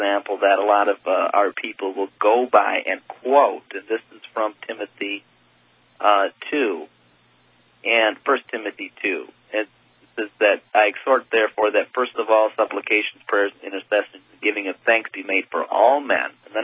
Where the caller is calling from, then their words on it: Michigan, United States; I'm actually calling from Michigan.